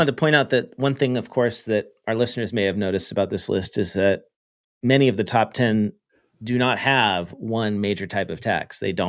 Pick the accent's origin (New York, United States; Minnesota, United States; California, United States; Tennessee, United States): California, United States; California, my home state.